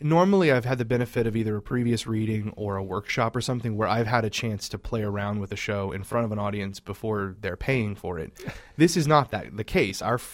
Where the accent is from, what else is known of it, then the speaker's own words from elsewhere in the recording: Lafayette, Louisiana, United States; Yes, I'm originally from there. I'm originally from South Louisiana. Lafayette, we're sort of like the center of Cajun country down there.